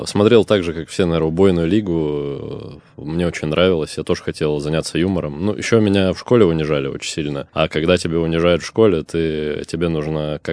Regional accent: Novouralsk, Sverdlovsk Oblast, Russia; Я сам из Новоуральска

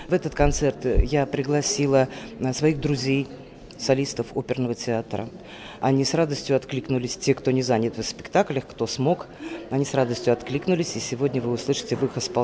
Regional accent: Samara, Samara Oblast, Russia; В детстве я жила в Самаре

